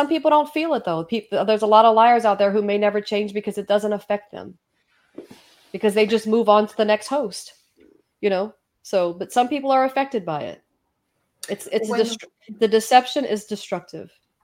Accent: the South, United States; It must be from where I'm from the South.

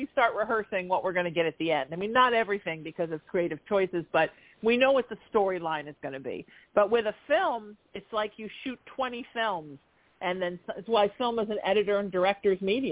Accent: New Haven, Connecticut, United States; You know, I'm a Connecticut girl. I like the truth.

